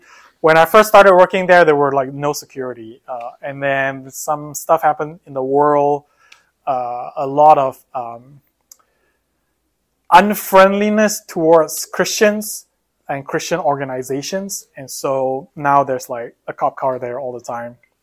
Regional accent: Malaysia; Malaysia, yes. I'm from Malaysia.

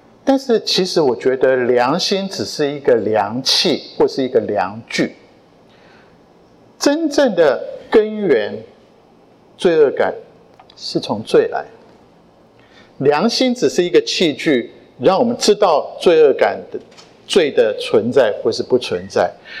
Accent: Taiwan; 但是一打开我从台湾来看台湾的新闻

